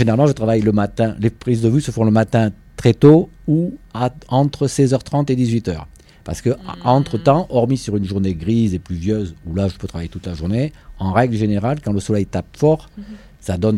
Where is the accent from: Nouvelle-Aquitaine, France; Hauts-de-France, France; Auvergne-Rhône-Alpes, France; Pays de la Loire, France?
Nouvelle-Aquitaine, France; Bordeaux; Bordeaux, mm-hmm. ma ville natale, où je connais quand même pas mal de monde